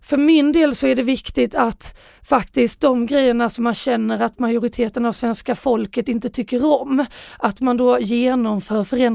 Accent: Skåne, Sweden; Jag kommer ju från Bjärehalvön.

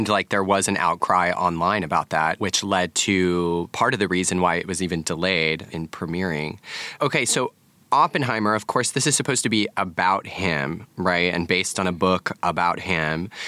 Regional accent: United States; And it's quite embarrassing as an American myself to not know a lot about the history of the atomic bomb

